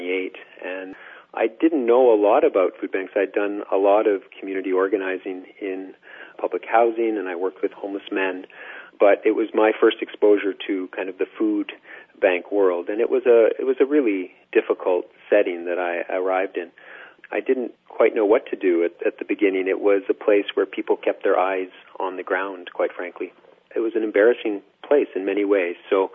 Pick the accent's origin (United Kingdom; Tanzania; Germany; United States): Tanzania; born there; also born or lived in Africa; I spent some time in my early years in Africa, and I was born in Tanzania. My parents were teaching at the University of East Africa.